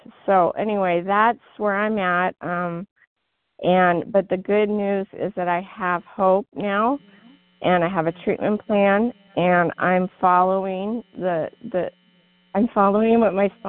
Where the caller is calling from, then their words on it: Washington, United States; I'm from Washington State.